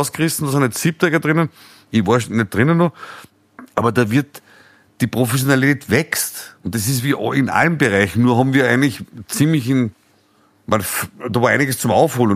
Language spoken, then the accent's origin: German; Upper Austria, Austria; ich komme aus dem Mühlviertel, das hört man vielleicht am Idiom, ja.